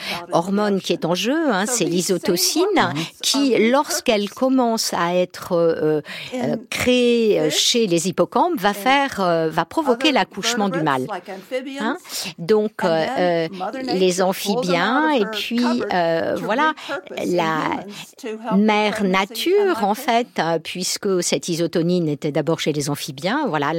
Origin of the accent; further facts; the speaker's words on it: Texas, United States; French is a second language; Moi, j'ai grandi au Texas